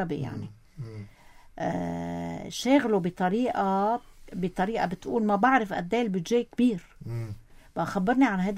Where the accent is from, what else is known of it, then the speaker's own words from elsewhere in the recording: Lebanon; أنا متواطئ كلبناني